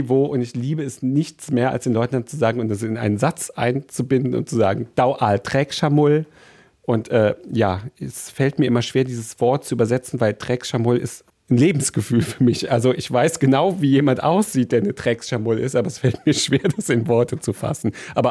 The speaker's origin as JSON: {"language": "German", "town": "Trier", "region": "Rhineland-Palatinate", "country": "Germany", "accent": "Trier", "said": "ich habe ein trierisches Wort, das ich, wann immer ich außerhalb von Trier bin und Leute sich anfangen, über meinen Akzent so ein bisschen lustig zu machen"}